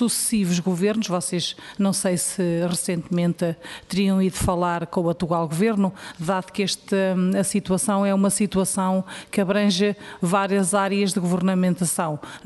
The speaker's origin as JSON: {"language": "Portuguese", "region": "Leiria", "country": "Portugal", "said": "na minha área eu sou de Leiria"}